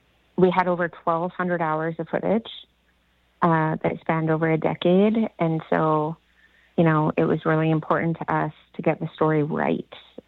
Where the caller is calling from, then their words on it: Smithers, British Columbia, Canada; And I'm coming in from Kessia Yinta, also known as Smithers, BC.